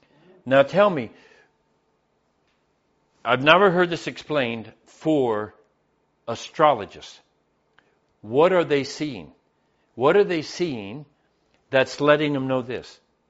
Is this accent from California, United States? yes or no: no; Kentucky, United States; born there; I like to hunt. And I was born in Kentucky.